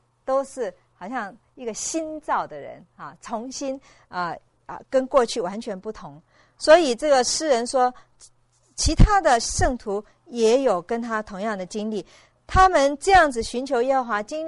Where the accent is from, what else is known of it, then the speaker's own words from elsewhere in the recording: China; 我们中国人的话是容光焕发啊。